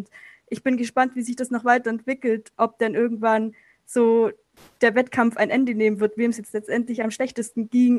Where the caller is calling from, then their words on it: Stuttgart, Baden-Württemberg, Germany; Ich komme aus Stuttgart.